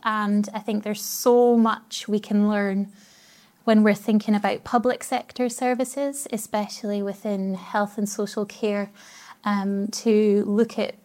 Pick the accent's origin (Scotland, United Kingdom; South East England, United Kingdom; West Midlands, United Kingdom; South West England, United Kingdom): Scotland, United Kingdom; Elgin; I'm actually from Elgin, in the northeast of Scotland. I'm 5'7".